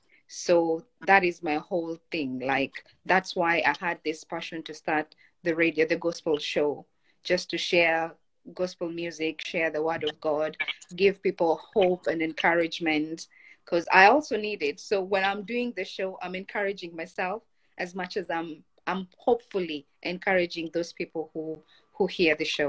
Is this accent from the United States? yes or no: no; Kenya; But from where I come from Kenya.